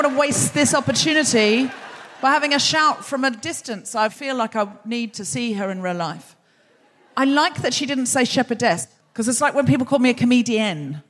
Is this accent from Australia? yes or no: yes; Australia; I'm from Australia